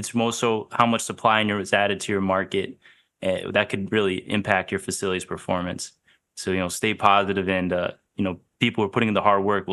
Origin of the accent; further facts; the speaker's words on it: Hawaii, United States; I'm from Hawaii originally. That's where I was born. So I try to go back once a year at least.